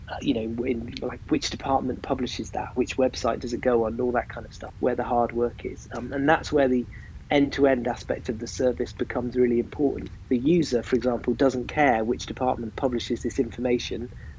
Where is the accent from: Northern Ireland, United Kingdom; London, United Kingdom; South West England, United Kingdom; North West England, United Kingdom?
South West England, United Kingdom; Swindon; born there; also born or lived in Gloucestershire; I was born in Swindon, in Wiltshire, which is an incredibly unglamorous answer to that question